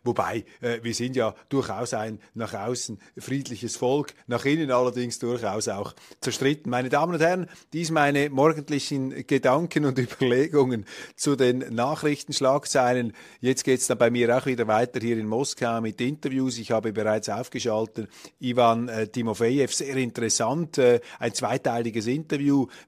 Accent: Switzerland; gerade auch als Schweizer, als EU-skeptische Schweizer

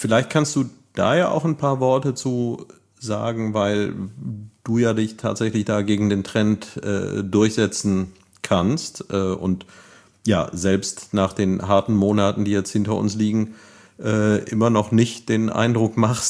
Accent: Neuwied, Rhineland-Palatinate, Germany; man hätte früher in meiner Jugend hier in Neuwied eine Kneipentour machen können, die sehr, sehr lange gegangen wäre

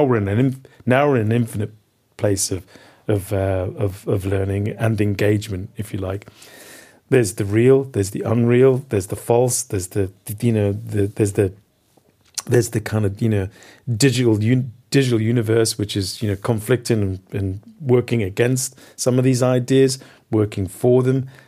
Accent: London, United Kingdom; I'm from London.

